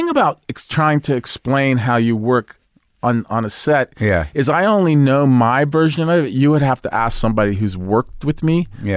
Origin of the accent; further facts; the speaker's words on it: Brooklyn, New York, United States; accent: Brooklyn; And so I put on a whole facade that because I was from Brooklyn, I was born in Brooklyn, but I went into the audition with a Brooklyn accent and lied my way through the whole thing.